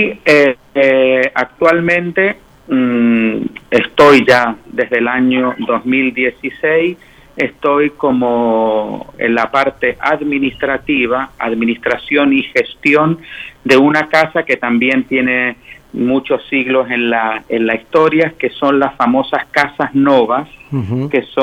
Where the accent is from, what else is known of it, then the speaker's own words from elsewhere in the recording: Rivadavia, Mendoza, Argentina; yo originariamente soy de Mendoza, de la provincia del Sol y del Buen Vino, particularmente del departamento de Rivadavia, que es un departamento dentro de la provincia.